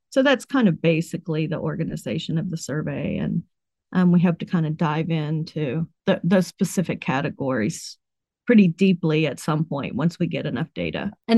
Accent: West Virginia, United States; I grew up in West Virginia and so the opioid epidemic, but not while I was growing up.

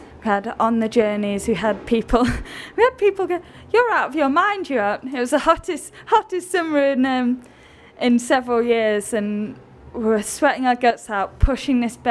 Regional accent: Yorkshire and the Humber, United Kingdom; I'm from West Yorkshire in England.

